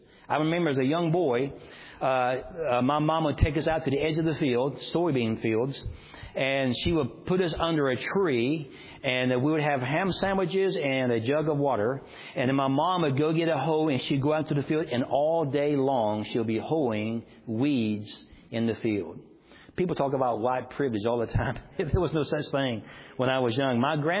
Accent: Georgia, United States; accent: South Georgia; I grew up in South Georgia. You can tell by my accent.

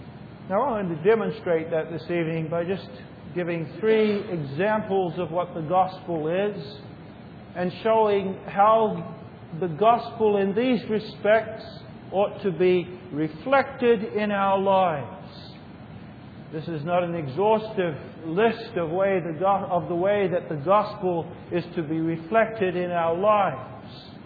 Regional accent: Australia; now in United States; if I, as an Australian, would become naturalized, become a United States citizen

